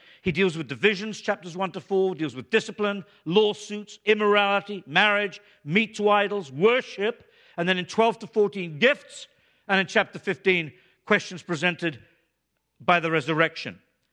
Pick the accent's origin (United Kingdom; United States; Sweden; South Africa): United Kingdom; You know, well, we don't express ourselves that kind of way. We're British.